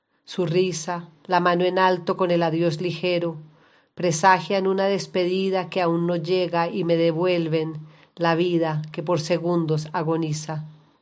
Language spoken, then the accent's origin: Spanish; Bogotá, Bogotá D.C., Colombia; born there; nací en Bogotá, Colombia.